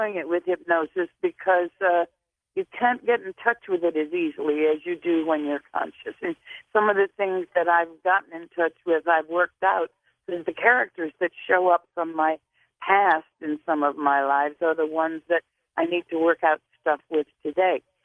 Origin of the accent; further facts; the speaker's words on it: Virginia, United States; I'm from Virginia. I was brought up with the Founding Fathers' blood running in my veins.